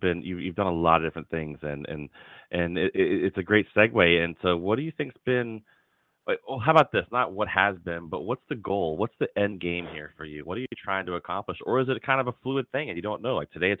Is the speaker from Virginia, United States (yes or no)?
yes; Virginia, United States; I grew up down south. I grew up down south in Virginia, and all my people yell at the TV